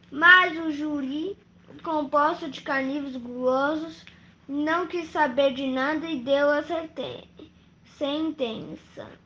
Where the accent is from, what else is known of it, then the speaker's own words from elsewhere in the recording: São Paulo, Brazil; tenho 10 anos, sou da cidade de São Paulo